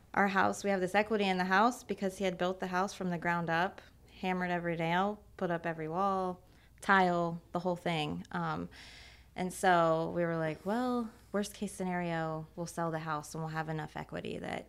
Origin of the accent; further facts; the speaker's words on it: Ohio, United States; So David is from the Wilmington area. I'm from Ohio.